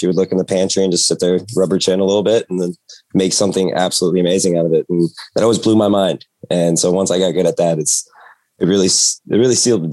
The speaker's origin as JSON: {"language": "English", "region": "Florida", "country": "United States", "tie": "born or raised there", "said": "So I spent the summers up here in Virginia. I grew up in Florida and I always gravitated towards the kitchen."}